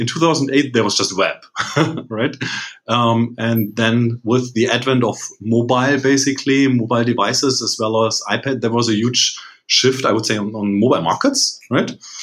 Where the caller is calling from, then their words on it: Berlin, Germany; English is a second language; Germany, Berlin, Germany, actually.